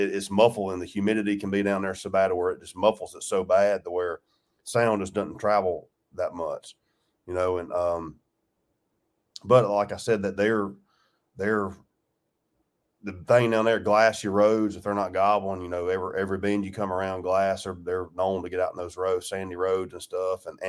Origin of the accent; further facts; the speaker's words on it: Georgia, United States; I grew up in Georgia, so I've obviously been in Florida a bunch